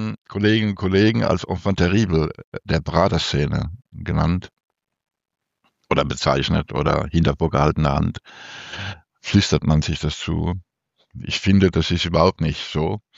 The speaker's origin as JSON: {"language": "German", "town": "Mannheim", "region": "Baden-Württemberg", "country": "Germany", "tie": "born or raised there", "said": "Und wie man hier sagt, in Mannheim oder in der Region, ich bin im Apache-Viertel geboren."}